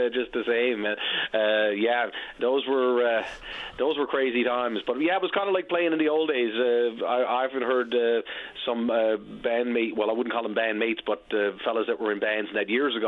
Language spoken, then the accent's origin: English; Pouch Cove, Newfoundland and Labrador, Canada; I grew up in Pooch Cove, down in the 335 there, as we call it.